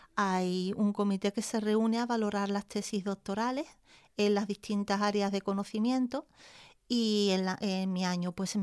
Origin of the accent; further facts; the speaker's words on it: Seville, Andalusia, Spain; also born or lived in Barcelona; Y ahí estuvimos, pues 7 años o por ahí, y ya nos vinimos otra vez a Andalucía